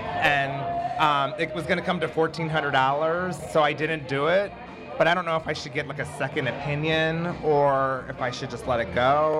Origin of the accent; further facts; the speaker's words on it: Warren, Ohio, United States; now in Lakewood, United States; No, I'm originally from the Warren area, but I live in the Cleveland area now.